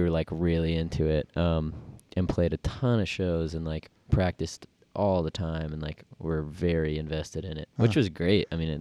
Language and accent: English; Knoxville, Tennessee, United States; now in Nashville, United States; Yeah, I've only been in Nashville for like 3 years now. Knoxville is beautiful, man. It's very diverse and very spread out.